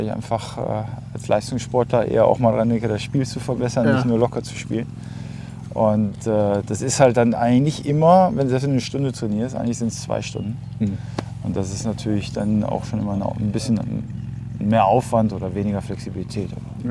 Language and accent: German; North Rhine-Westphalia, Germany; ich komme aus dem Ruhrgebiet